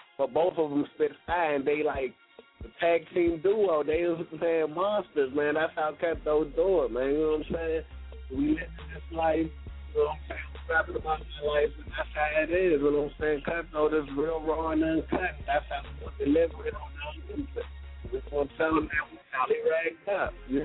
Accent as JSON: {"language": "English", "country": "Jamaica", "said": "I'm Jamaican, so it's in me."}